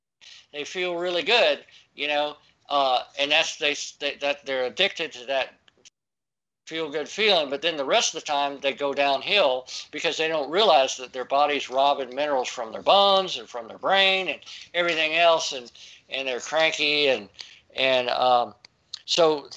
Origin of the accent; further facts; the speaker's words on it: Fort Walton Beach, Florida, United States; they train in Hurlburt Airfield, where I grew up in Fort Walton Beach, Florida